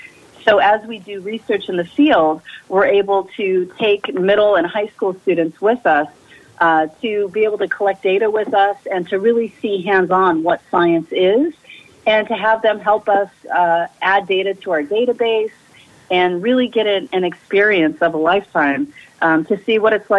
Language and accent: English; Colorado, United States; also born or lived in Florida; And I grew up in Colorado and absolutely love the mountains, and I love living here outside of Boulder.